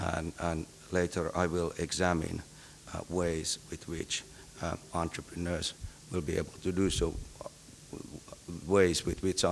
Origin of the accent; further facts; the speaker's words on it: Finland; English is a second language; I come from Finland, which is a rather peripheral country in the northeastern part of Europe.